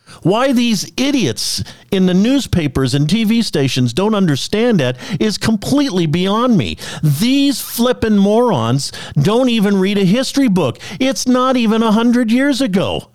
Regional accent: United States; I'm an American, damn it. And that's the way it's going to stay.

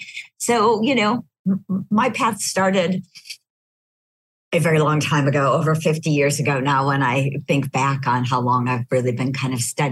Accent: California, United States; And I was lucky to be growing up in California in the late 60s and 70s.

